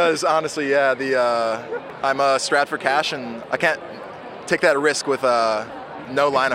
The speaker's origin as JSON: {"language": "English", "town": "Delafield", "region": "Wisconsin", "country": "United States", "said": "I'm from just outside of Milwaukee, Wisconsin. It's a quaint little town called Delafield."}